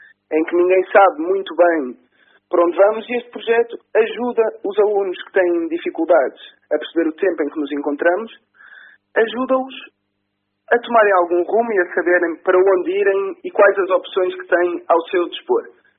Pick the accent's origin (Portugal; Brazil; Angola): Portugal; Porto; born there; now in São João de Ver, Portugal; Eu nasci em São João de Verde, nasci no Porto, aliás, neste momento vivo em São João de Verde